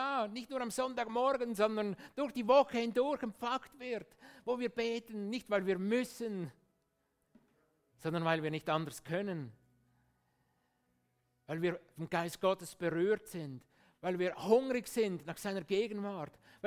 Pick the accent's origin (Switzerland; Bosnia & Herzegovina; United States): Switzerland; Und auch ich bin willkommen als Schweizer, selbstverständlich.